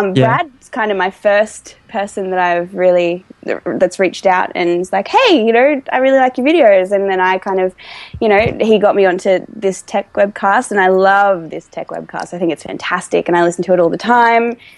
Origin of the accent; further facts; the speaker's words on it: Wagga Wagga, New South Wales, Australia; I studied acting in my hometown of Wagga Wagga